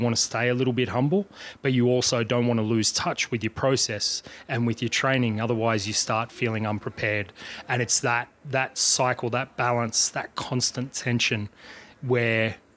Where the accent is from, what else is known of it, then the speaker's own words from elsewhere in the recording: Australia; I grew up in Australia